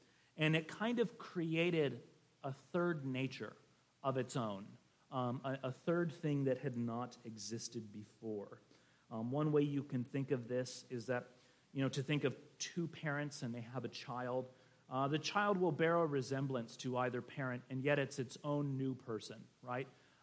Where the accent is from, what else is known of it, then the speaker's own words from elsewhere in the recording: California, United States; I grew up in Coachella Valley in California with a ton of migrant worker kids.